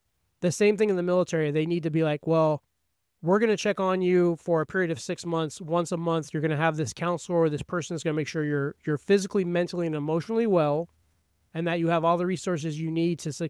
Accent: California, United States; born and raised in California for 21 years.

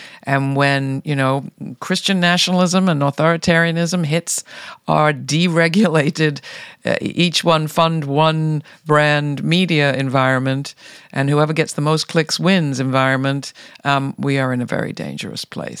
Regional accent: England, United Kingdom; I grew up in England

